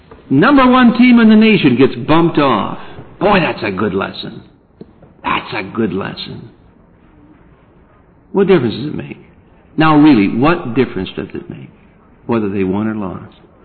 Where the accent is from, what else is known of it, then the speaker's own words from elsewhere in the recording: Michigan, United States; Now, I'm from Michigan. And I heard Michigan got beat yesterday.